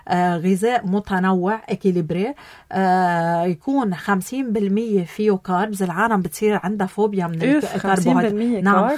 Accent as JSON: {"language": "Arabic", "country": "Lebanon", "said": "نحن كلبنانيين"}